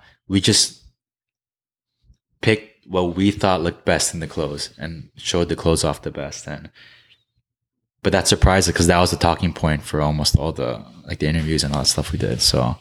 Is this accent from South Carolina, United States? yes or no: no; New Jersey, United States; we're from New Jersey. I went to college in New York and we left to Korea.